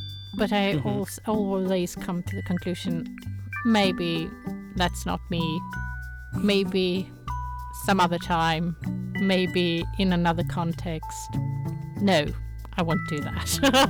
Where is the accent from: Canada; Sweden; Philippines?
Sweden; first language Swedish; English is a second language; I joined, but English isn't my first language. I'm a Swede. I prefer writing in Swedish.